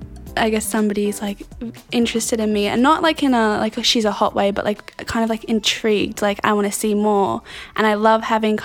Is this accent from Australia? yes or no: yes; Australia; I'm 22 years old. I'm from Australia